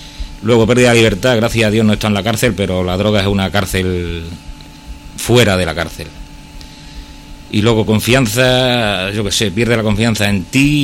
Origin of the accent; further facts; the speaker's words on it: Plasencia, Extremadura, Spain; born there; nací en Plasencia hace 54 años